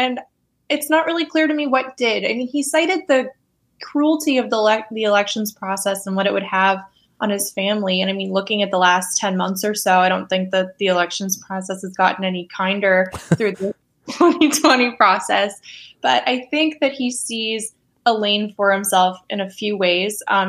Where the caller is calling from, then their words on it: Boston, Massachusetts, United States; I am in Boston, Massachusetts